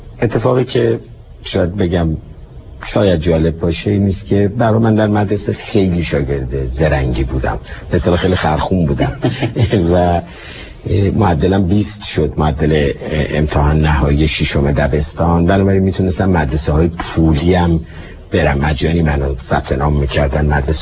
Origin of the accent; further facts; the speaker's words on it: Tehran, Tehran Province, Iran; من بالای چهارراه درواز دولاب، خیابون شهباز که هفته شهریور امروز اسمش هست، تو خیابون ساسان به دنیا آمدم. بچه ششم یک خانواده 7 بچه‌ای بودم.